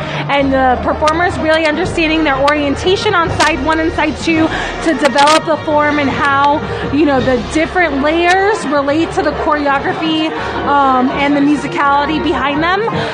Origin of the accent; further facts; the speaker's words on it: Gainesville, Florida, United States; I am from Gainesville, Florida.